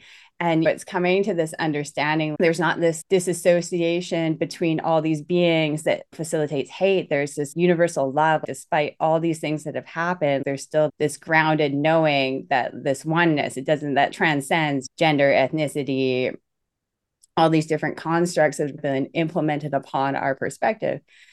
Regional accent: Vancouver, British Columbia, Canada; also born or lived in Northwest Territories; So I'm Canadian and I was born to the Northwest Territories. I ended up being raised in like a shitty suburb of Vancouver.

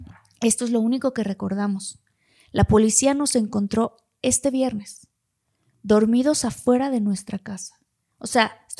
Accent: San Luis Potosí, Mexico; Menciono que somos nosotros de San Luis Potosí capital

